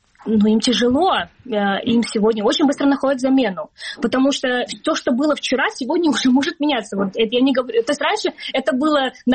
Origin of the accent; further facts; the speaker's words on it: Crimea, Ukraine; born there; мы с тобой родились в Крыму, мы крымские татарки